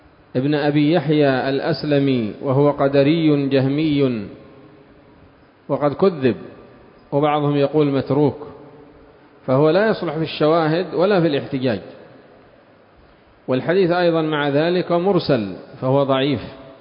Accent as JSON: {"language": "Arabic", "country": "Yemen", "said": "والآن ماذا عندنا في اليمن؟ القات، ما عندنا إلا القات"}